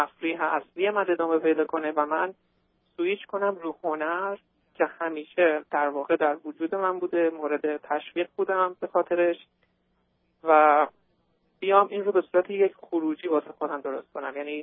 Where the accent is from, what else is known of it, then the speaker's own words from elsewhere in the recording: Iran; moved away as an adult; now in United States; من 25 سال دارم و حدود 2 سال و نیمه که از ایران به آمریکا اومدم